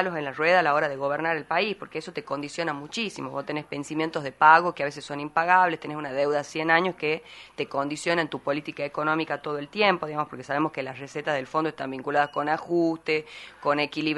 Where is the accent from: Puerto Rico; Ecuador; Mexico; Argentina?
Argentina; plantea ideas que ya lo hemos vivido como argentinos.